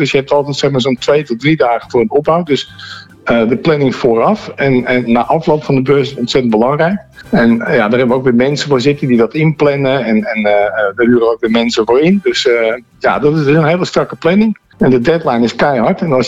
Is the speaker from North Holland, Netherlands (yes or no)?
yes; Heiloo, North Holland, Netherlands; En ik kwam uit Heiloo.